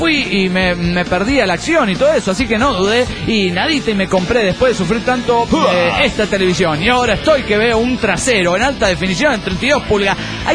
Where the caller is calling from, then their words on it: Mexico City, Mexico; del DF mexicano.